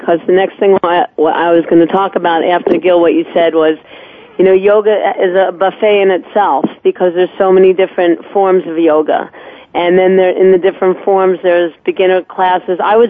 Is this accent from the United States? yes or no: yes; New York, United States; I know that because I'm from New York myself.